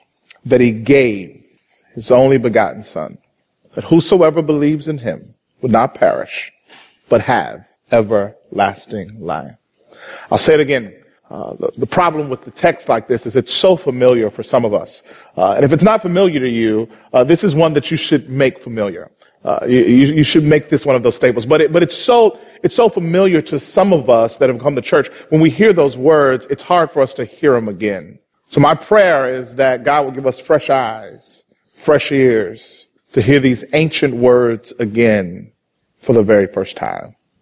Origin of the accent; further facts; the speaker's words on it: Mississippi, United States; I grew up in Mississippi. Both my grandfathers were pastors. My mother played the piano at my church.